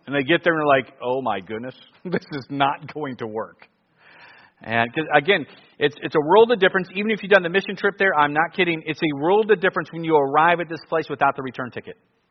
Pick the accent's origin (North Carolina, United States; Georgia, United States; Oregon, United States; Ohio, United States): Ohio, United States; Cleveland; And I'm from Cleveland.